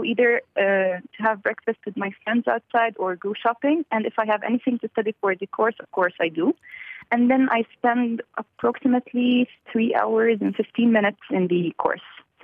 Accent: Riyadh, Riyadh Province, Saudi Arabia; born there; German is a second language; Ich bin 18 Jahre alt. Ich komme aus Syrien und ich wohne hier in Riad, Saudi-Arabien. Ich war hier geboren.

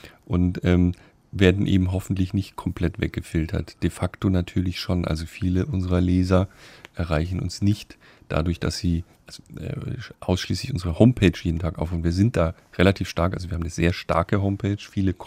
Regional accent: Baden-Württemberg, Germany; born there; da, wo ich geboren bin, in Baden

